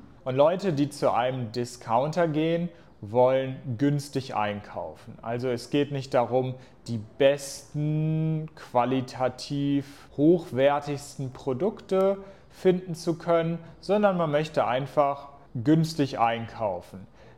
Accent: Hanover, Lower Saxony, Germany; In meiner Heimatstadt Hannover gibt es diesen Supermarkt aber nicht.

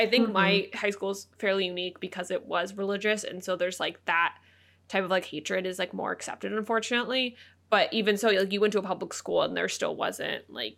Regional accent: California, United States; I think we're a bit biased being from, like, California and, like, growing up in the Bay Area.

